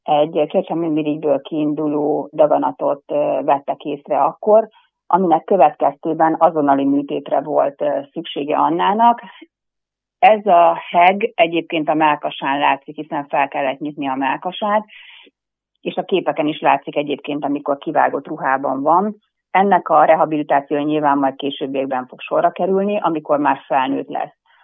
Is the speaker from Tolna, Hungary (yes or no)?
no; Nyíregyháza, Szabolcs-Szatmár-Bereg, Hungary; moved away as an adult; also born or lived in Debrecen; now in Budapest, Hungary; Igazság szerint én nyíregyházi vagyok, Nyíregyházán nőttem fel, majd az orvosi egyetemet az Debrecenben végeztem, és Debrecenben is praktizáltam